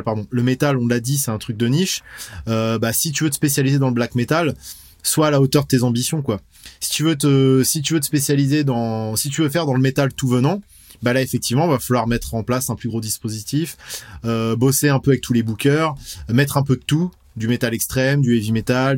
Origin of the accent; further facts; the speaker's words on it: western France, France; on vient de l'ouest de la France, c'est une scène qui est assez riche